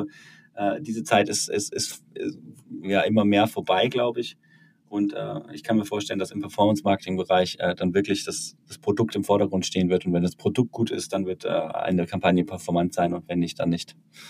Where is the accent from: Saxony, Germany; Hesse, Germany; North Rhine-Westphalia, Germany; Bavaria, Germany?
North Rhine-Westphalia, Germany; Cologne; wir hier in Region Westdeutschland, Köln, so wo ich herkomme